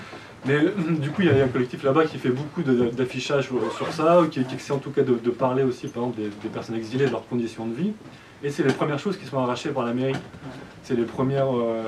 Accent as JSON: {"language": "French", "town": "Lille", "region": "Hauts-de-France", "country": "France", "said": "Je suis de Lille."}